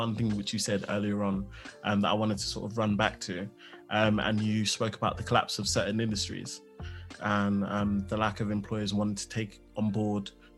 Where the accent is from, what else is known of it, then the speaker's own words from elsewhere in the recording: Nigeria; I know myself, I'm Nigerian. One thing which is really, really amazing about my culture is that children and family like to stick together